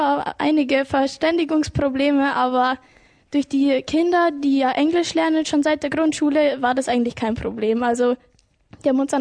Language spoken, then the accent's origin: German; Traunreut, Bavaria, Germany; das Schulgelände ist genauso groß wie die Stadt, aus der wir kommen. Also wir kommen ja aus Tronreuth.